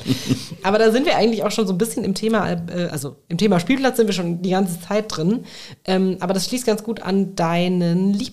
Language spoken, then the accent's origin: German; Königstetten, Lower Austria, Austria; Ich glaube, da sind wir aus Königstetten, haben wir da so einen Ausflug hingemacht.